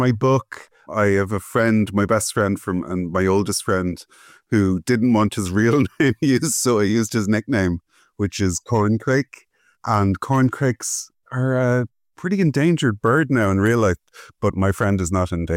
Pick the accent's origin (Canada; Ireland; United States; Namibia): Ireland; Cork, Munster; I'm from Cork originally, which is where Murphy's are from.